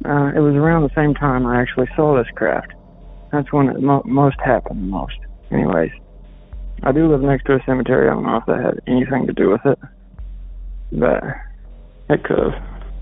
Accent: Flat Rock, Indiana, United States; This takes place in 2006, in my hometown, Flat Rock, where I currently reside.

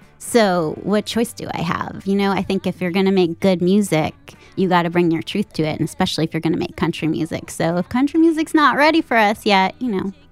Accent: Manhattan, New York, United States; I grew up in Manhattan. I'm Jewish. I'm queer. So I'm doing it wrong. But I did grow up with a lot of country music.

